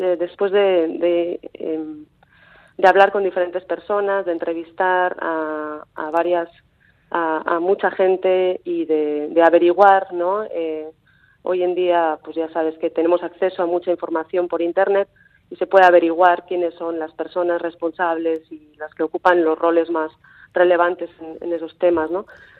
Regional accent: Vitoria-Gasteiz, Basque Country, Spain; moved away as an adult; also born or lived in England; now in Mexico; yo realmente soy de Gasteiz. Llevo bastantes años fuera de Gasteiz. Estuve en Inglaterra haciendo mis estudios de máster y doctorado y realmente mi trabajo actualmente está en la Universidad de Baja California, en México.

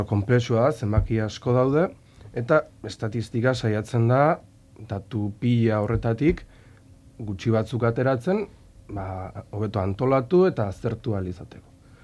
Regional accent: Tolosa, Basque Country, Spain; ni Tolosarra naiz.

